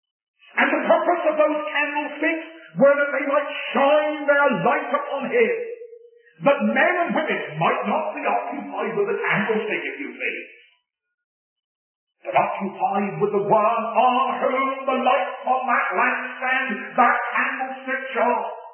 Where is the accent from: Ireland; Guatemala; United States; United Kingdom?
United Kingdom; England; you will pardon me as an Englishman